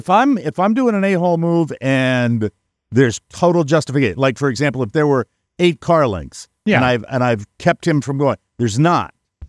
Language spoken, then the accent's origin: English; New England, United States; I'm from New England.